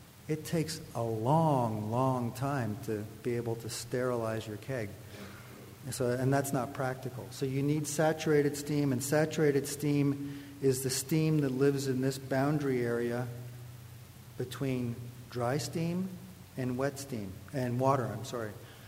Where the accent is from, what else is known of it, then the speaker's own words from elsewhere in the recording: Canada; accent: Canadian; there's my Canadian accent